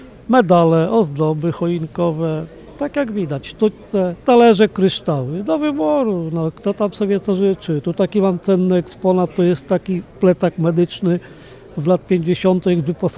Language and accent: Polish; Lublin Voivodeship, Poland; pochodzę po prostu z okolic Dęblina. Typowe narzędzia takie rolnicze. Do tego mam sentyment, bo się tam wychowałem, pochodzę ze wsi